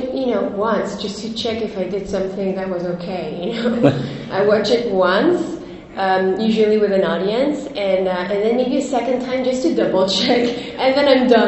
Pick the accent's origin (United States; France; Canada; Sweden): France; English is a second language; coming from, you know, France, I come from France. It was even further away